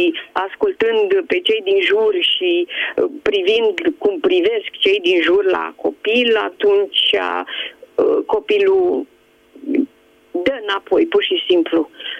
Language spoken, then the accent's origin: Romanian; Bucharest, Romania; din București.